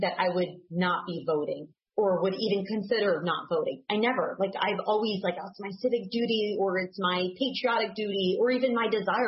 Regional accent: United States; now in Greece; I am a Greek-American dual citizen, born and raised in America, but living in Greece now.

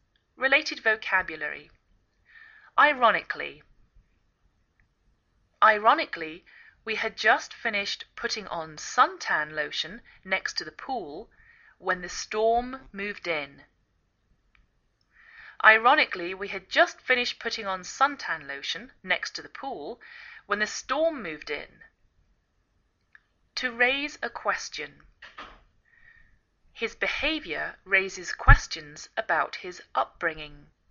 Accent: England, United Kingdom; now in United States

